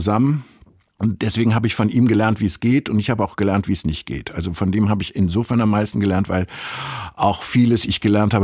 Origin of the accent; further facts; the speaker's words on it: Cologne, North Rhine-Westphalia, Germany; Naja, Köln ist meine Heimatstadt. In der Kölner Oper bin ich groß geworden.